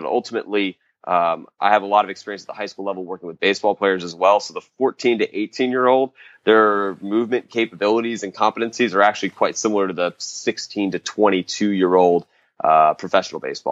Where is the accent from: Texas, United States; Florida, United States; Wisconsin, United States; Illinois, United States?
Florida, United States; now in Phoenix, United States; I'm born and raised in Central Florida. So I'm from the East Coast, but right now I'm currently in Phoenix, Arizona